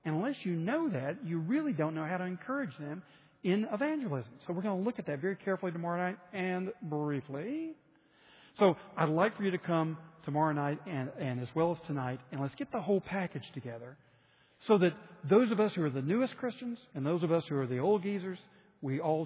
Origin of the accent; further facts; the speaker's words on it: Memphis, Tennessee, United States; you recognize I'm from Memphis.